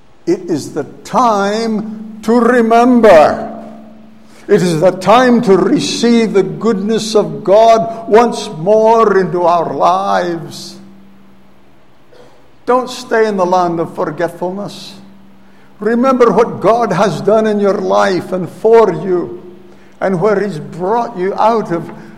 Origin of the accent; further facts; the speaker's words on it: Scotland, United Kingdom; I'm a Scotsman.